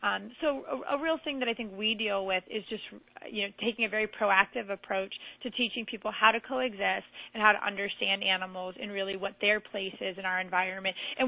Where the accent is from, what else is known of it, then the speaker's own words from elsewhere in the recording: Florida, United States; I mean, I grew up here. I'm a Florida native. I grew up on Lake Osborne here in South Florida.